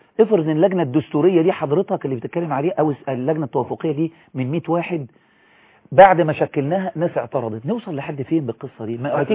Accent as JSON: {"language": "Arabic", "country": "Egypt", "said": "احساسي كمصري مواطن بعيد عن اي انتماءات لاي احزاب"}